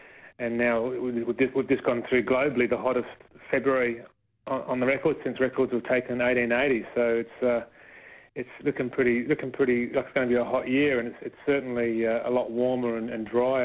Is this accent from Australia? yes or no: yes; Tasmania, Australia; I grew up in Tassie, but I spent a lot of time all around Australia, all around the world actually, but a lot of time in Melbourne and Sydney and then a lot of time overseas.